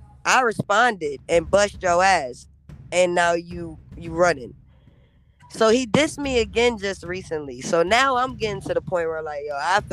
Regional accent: Rochester, New York, United States; But I'm still from Rochester.

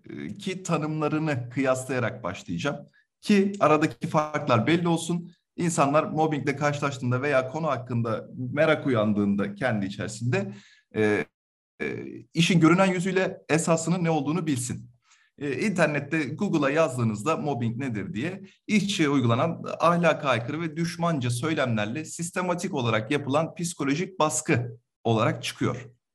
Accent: Kocaeli, Turkey; Doğma büyüme Kocaeli'liyim. Halen Kocaeli'de yaşıyorum.

